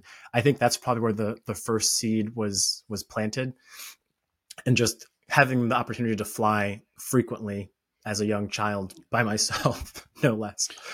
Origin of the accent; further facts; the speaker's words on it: Orlando, Florida, United States; I grew up in Florida, Orlando, Florida. So, you know, shout out to O-Town.